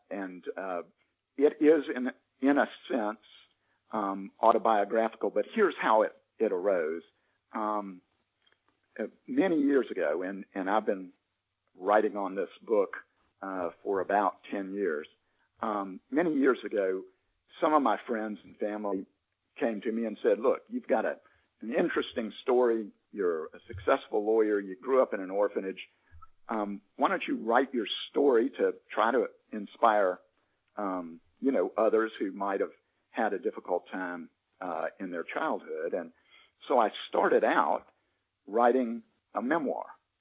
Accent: the South, United States; I'm a Southerner

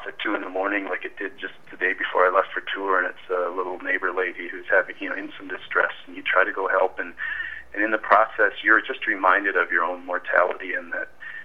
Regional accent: New Auburn, United States; And so when I lived in my hometown of New Auburn, I made over 100 calls a year

